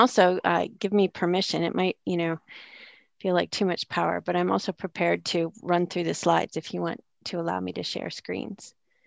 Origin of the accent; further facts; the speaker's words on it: Midwest, United States; because I'm relatively new to this area, I come from the Midwest 2 years ago